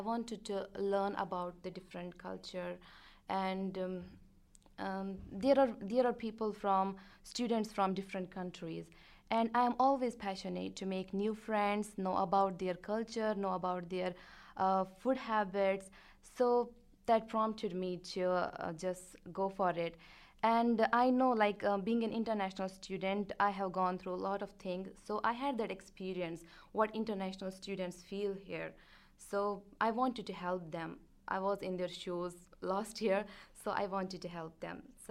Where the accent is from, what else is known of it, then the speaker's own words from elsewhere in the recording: Himalayan region, India; also born or lived in tropical region of India; As I'm from the Himalayan region, we have the similar climate there, like we have the four seasons. But then I have been living in a tropical region of India for past 8 years.